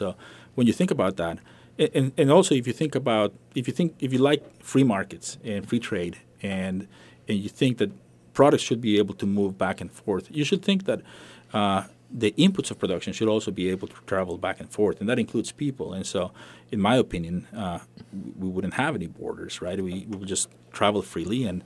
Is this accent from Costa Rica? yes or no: yes; Costa Rica; growing up in Costa Rica, we have a similar situation. We have a lot of immigration from Nicaragua